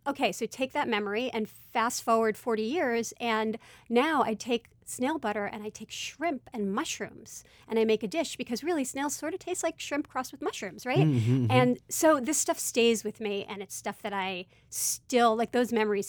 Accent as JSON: {"language": "English", "town": "Brooklyn", "region": "New York", "country": "United States", "tie": "born or raised there"}